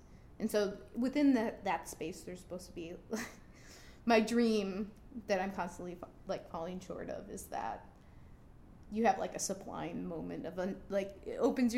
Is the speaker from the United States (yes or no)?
yes; Grand Island, New York, United States; I grew up on Grand Island.